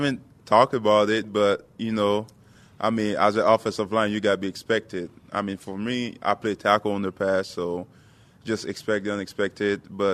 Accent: Port-au-Prince, Ouest, Haiti; I mean, I was born and raised in Port-au-Prince.

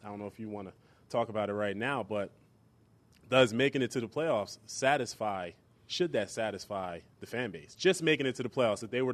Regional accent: New Jersey, United States; I come from New Jersey. I grew up a Giants fan. There's so many Giants fans, so many Jets fans there.

